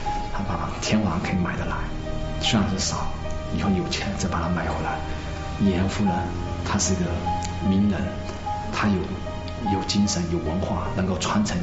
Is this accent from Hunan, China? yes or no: no; Fuzhou, Fujian, China; 我是本地人嘛，福州人